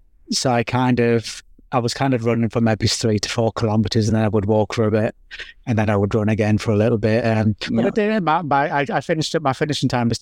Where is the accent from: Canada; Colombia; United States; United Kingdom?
United Kingdom; Newcastle, North East England; you know, I'm from Newcastle.